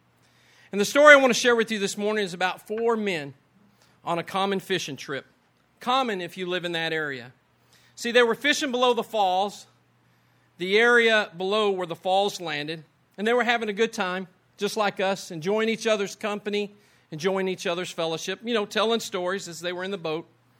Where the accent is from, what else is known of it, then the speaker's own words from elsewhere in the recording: Lubbock, Texas, United States; now in Hawaii, United States; Growing up in Lubbock out in West Texas, you don't see enough water to really understand its power, to understand its strength.